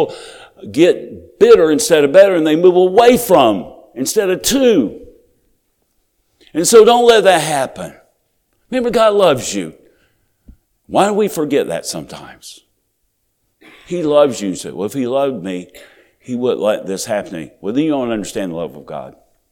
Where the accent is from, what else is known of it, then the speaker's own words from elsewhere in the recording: Georgia, United States; we used to call them stickers when I was growing up in South Georgia